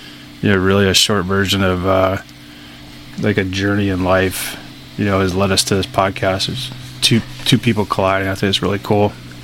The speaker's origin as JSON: {"language": "English", "town": "Griffith", "region": "Indiana", "country": "United States", "tie": "born or raised there", "said": "I'm originally from Griffith, Indiana, which is outside of Chicago, basically next door to where … grew up, in Gary, Indiana, which nobody knows where my hometown is. I always say Chicago because it's just easier."}